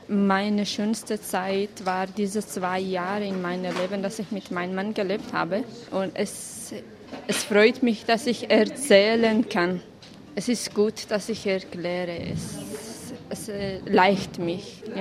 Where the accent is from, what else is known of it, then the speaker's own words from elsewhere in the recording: Iran; German is a second language; Ich komme aus dem Iran. Ich bin Kurdin von Iran, von Western Iran.